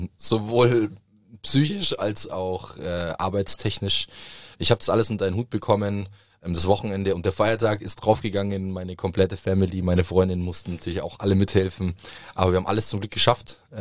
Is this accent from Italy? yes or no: yes; Italy; als Italiener